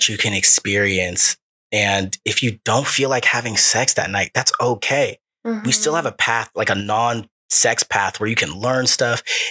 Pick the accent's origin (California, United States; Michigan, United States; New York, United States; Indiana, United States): California, United States; Los Angeles; And I grew up in Los Angeles, so I want the makeup of the play to look like the makeup of Los Angeles